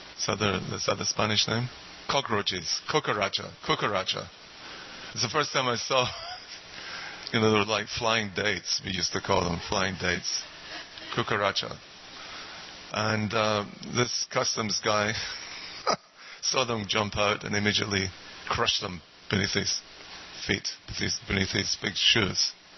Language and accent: English; Scotland, United Kingdom; Being Scottish, obviously, I wanted to get a good deal.